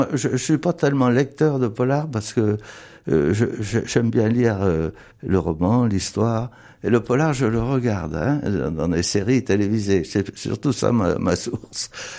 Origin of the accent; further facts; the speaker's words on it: Moulins, Auvergne-Rhône-Alpes, France; On n'avait pas du tout le sentiment d'habiter en Auvergne, à Moulins ou à Varennes sur Allier.